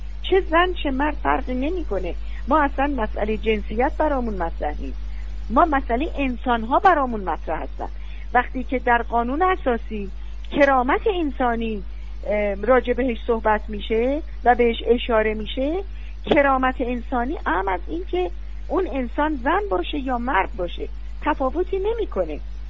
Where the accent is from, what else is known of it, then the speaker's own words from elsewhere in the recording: Iran; از خودم که ایرانی هستم،